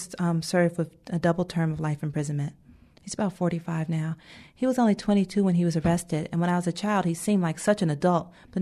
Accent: the South, United States; because I'm from the South and she's from New York

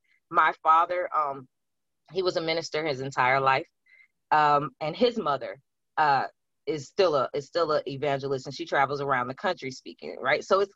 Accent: Mississippi, United States; I'm from Mississippi. The first time I actually heard the N-word, I was in sixth grade.

